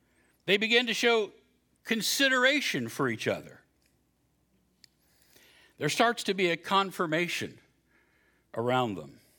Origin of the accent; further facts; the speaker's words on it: West Virginia, United States; I can say that I'm from West Virginia.